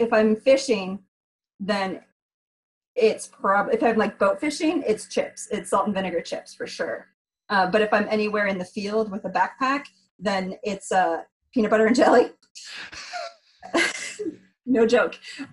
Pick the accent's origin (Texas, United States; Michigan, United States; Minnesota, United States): Michigan, United States; moved away; also born or lived in Massachusetts / Colorado; I am a current Montanan. I grew up in Michigan, lived in Massachusetts for 7 years, 2 years in Colorado, and have been in Montana for 10 years